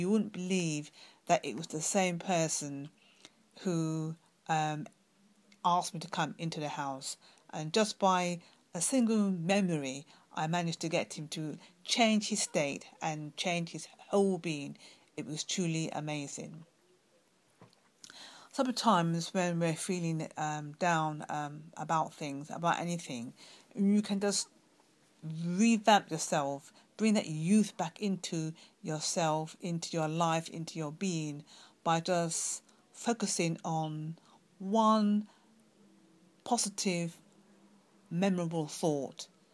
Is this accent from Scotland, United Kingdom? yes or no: no; London, United Kingdom; from London, UK.